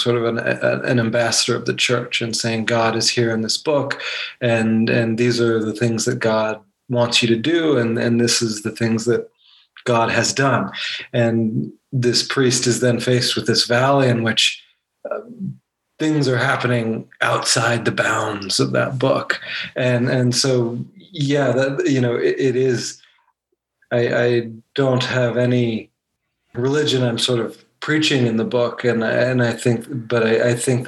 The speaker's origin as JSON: {"language": "English", "region": "Montana", "country": "United States", "tie": "born or raised there", "said": "my experience growing up in Montana"}